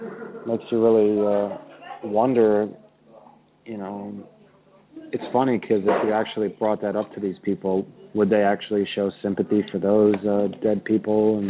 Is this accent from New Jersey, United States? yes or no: yes; New Jersey, United States; I grew up in the New York City area. I mean, I'm from New Jersey.